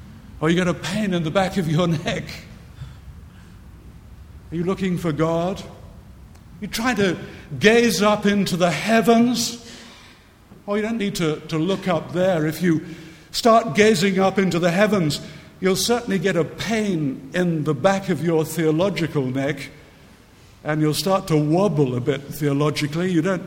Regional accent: Scotland, United Kingdom; I'm a Scot, and we had a marvelous poet preacher in Scotland

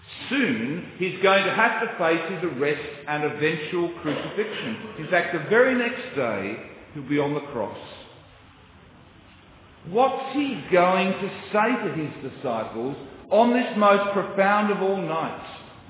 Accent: Australia; As an Australian, I know all about the importance of what we in Australia call slip, slop, slap.

